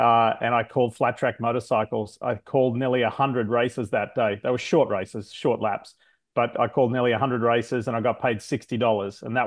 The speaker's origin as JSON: {"language": "English", "country": "Australia", "tie": "born or raised there", "said": "And in the little suburb that I grew up in Australia, my oldest friend in life won a motorcycle from a television show."}